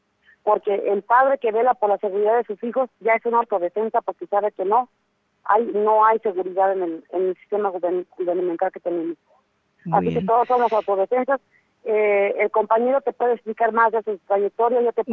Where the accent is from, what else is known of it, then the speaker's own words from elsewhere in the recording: Mexico; now in United States; nosotros venimos como mexicanos que estamos viviendo en un exilio obligado en Estados Unidos